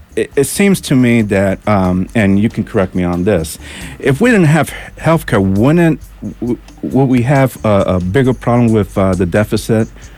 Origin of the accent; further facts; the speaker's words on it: United States; But I am an American. My allegiance is to America.